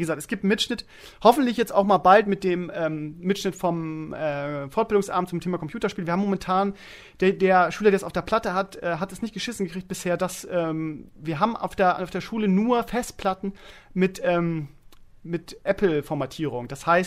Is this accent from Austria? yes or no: no; Germany; Ich bin in der DDR aufgewachsen und habe aus meiner Kindheit heraus null Bezug zur Kirche.